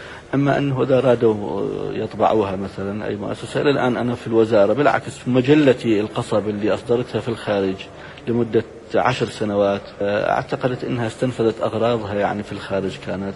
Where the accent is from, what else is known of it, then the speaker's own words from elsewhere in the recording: Iraq; born there; وحملت أيضا اسمي الذي ولدت فيه بالعراق إلى بلدي